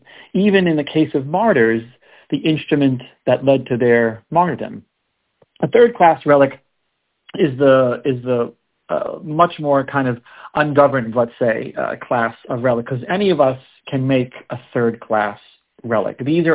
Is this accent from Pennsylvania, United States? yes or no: no; Staten Island, New York, United States; I grew up on Staten Island here in New York